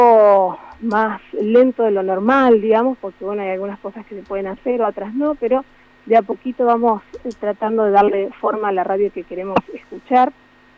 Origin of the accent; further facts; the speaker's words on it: Argentina; somos nosotros, somos el pueblo argentino